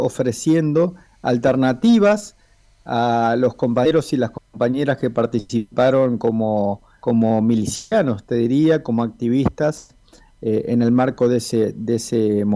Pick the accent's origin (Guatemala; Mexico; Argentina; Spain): Argentina; te diría ya como argentino